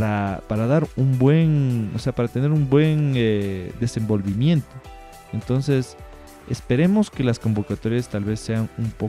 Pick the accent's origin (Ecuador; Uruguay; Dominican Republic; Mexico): Ecuador; todo aquí en Quito. No sé cómo es en sus provincias, no sé cómo es en sus países, pero así pasa aquí en mi país.